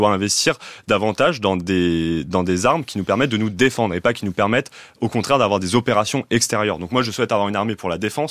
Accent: Amiens, Hauts-de-France, France; Chez moi, à Amiens, les fermetures des usines, le recul des services publics, la mise en concurrence des agriculteurs

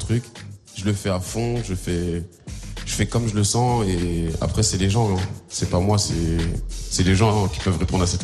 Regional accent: Rennes, Brittany, France; je viens de Rennes, quartier du Sud.

